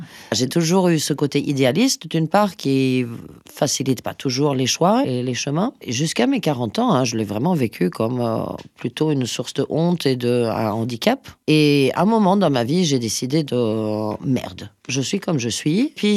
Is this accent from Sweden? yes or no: yes; Sweden; J'ai grandi donc en Suède et j'avais une réserve naturelle de je sais pas combien de centaines d'hectares au bord de la Baltique, en terrain de jeu.